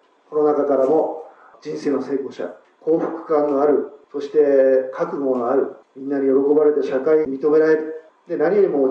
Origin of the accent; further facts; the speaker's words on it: Mito, Ibaraki, Japan; 茨城県水戸市には、私の地元には県民図書館っていう大きな図書館があります。